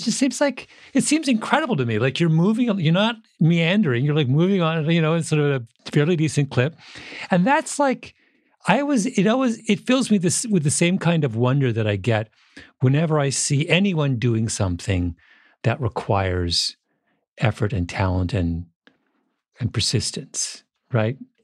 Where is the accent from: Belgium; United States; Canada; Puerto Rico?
Canada; I grew up in Canada going running, I've gone running in minus 20 before